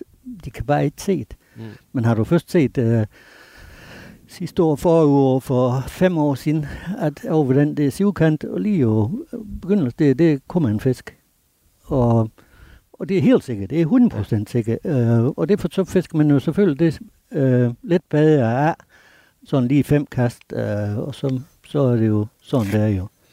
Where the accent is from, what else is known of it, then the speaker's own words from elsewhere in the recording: Aarhus, Central Denmark Region, Denmark; Ja, det bliver altså som Aarhusianer, det er...